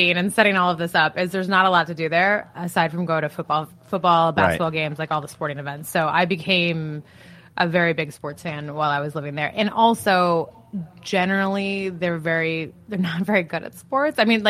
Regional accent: Great Falls, Montana, United States; I grew up in Great Falls, Montana.

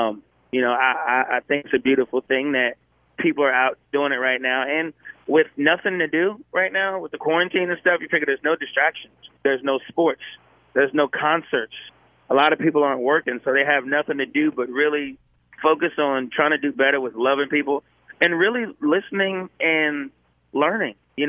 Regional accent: Milton, Delaware, United States; growing up where I grew up in Milton, Delaware, you know, all my dad listened to was country music.

